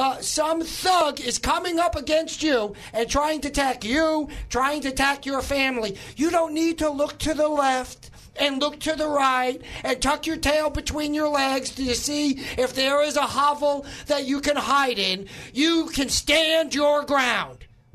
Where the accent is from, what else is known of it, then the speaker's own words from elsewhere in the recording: New York, United States; accent: New York; I originally, as you may recall, as my accent might disclose, am from New York.